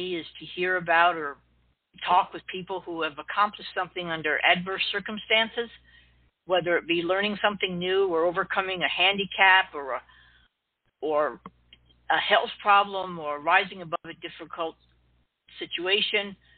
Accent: East Coast, United States; I grew up out on the East Coast, so I saw a lot of the Atlantic Ocean

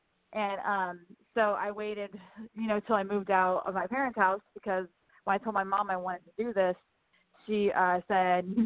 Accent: Cincinnati, Ohio, United States; And I'm from Cincinnati. I live in Cincinnati.

